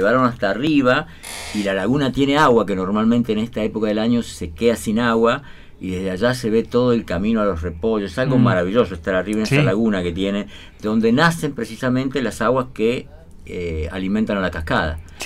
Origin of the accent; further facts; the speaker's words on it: San Juan, Argentina; chicos jóvenes de allá de mi comunidad en San Juan, porque nosotros venimos desde San Juan a misionar acá.